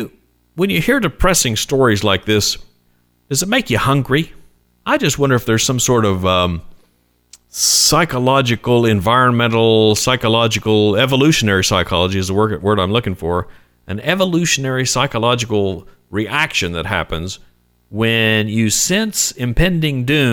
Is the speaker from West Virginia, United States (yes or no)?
yes; Huntington, West Virginia, United States; And it's my hometown. These people in Huntington, West Virginia, are going to outlast everyone else in the coming collapse